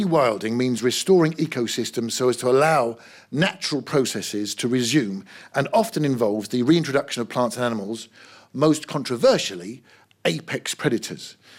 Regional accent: England, United Kingdom; accent: English; she loves to skip my quaint English accent

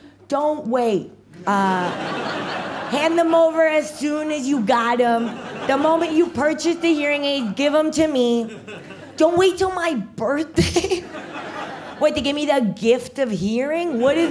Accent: Mexico; I am originally from Mexico. Actually, my mom is the Mexican one.

